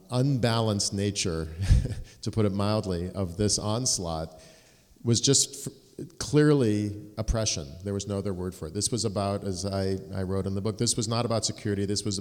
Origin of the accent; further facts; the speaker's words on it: Los Angeles, California, United States; now in Chicago, United States; When I was growing up in Los Angeles, there was always a Walk for Israel Day that ended with a big picnic in Rancho Park.